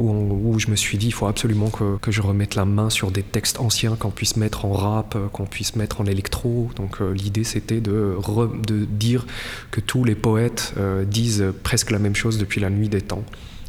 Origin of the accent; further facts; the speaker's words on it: Morocco; Et vu que moi, je suis marocain